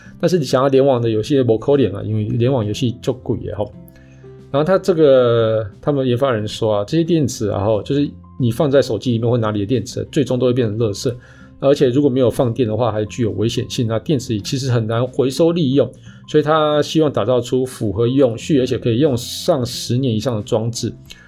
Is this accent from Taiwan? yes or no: yes; Taiwan; 那其实我们台湾人在2019年最常用的 OTT 前五名哦